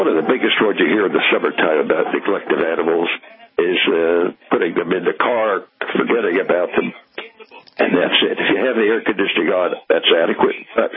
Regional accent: New Jersey, United States; First of all, I was born and raised in New Jersey, went to high school there, went to college, went to Bucknell University, ended up getting drafted after the draft, and I went to work in New York City in a training program.

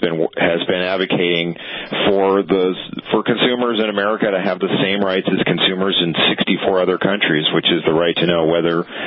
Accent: Sharon, Massachusetts, United States; I grew up in Massachusetts, but in what was once farmland, and there are still a few farms left in the part of Massachusetts that I grew up in. Sharon, Massachusetts.

